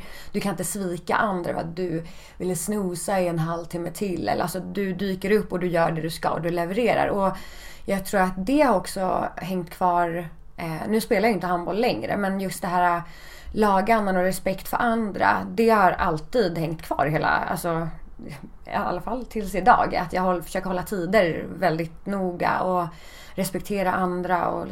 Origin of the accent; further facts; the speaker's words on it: Haninge, Stockholm County, Sweden; Jag är från Stockholm. Mm. Ja, jag är uppvuxen i Haninge.